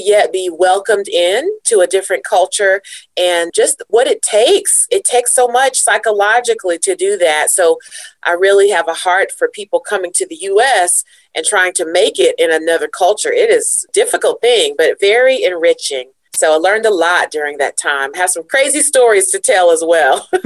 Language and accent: English; Chattanooga, Tennessee, United States; I am. I grew up in Chattanooga, and during my middle school years, I actually lived in Ray County up in the country.